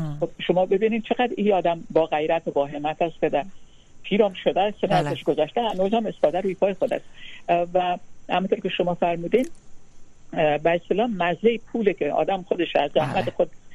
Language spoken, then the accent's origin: Persian; Afghanistan; من افغان هستم